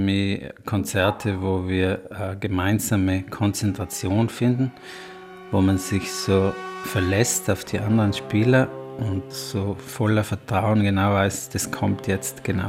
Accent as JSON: {"language": "German", "region": "Trentino-Alto Adige", "country": "Italy", "said": "Ich spiele Horn und ich komme aus Südtirol und bin schon seit 92 Mitglied des Klangforums."}